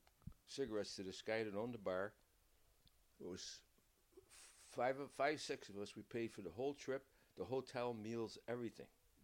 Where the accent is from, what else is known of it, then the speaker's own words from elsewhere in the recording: Syracuse, New York, United States; All no, the whole outfit was from Syracuse.